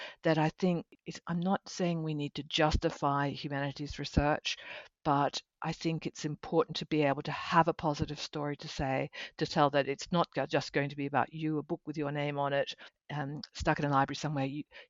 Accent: Bristol, South West England, United Kingdom; because we're from Bristol

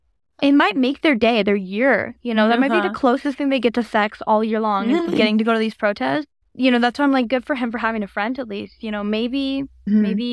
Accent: Spokane, Washington, United States; we talked earlier in the office this week about how we're both from Spokane, and I feel like that is such a vibe there too.

